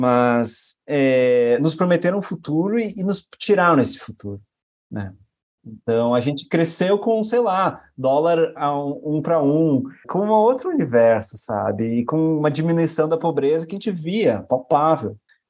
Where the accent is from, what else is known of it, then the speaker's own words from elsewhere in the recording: Brazil; Primeiro lugar, porque a gente é brasileiro, né?